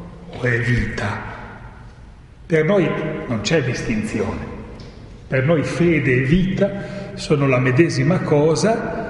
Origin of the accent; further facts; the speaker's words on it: Milan, Lombardy, Italy; now in Rome, Italy; Io sono di Milano